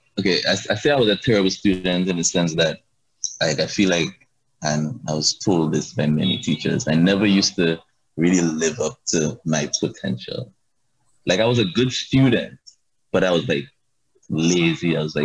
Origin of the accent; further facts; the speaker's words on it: Grenada; In Grenada.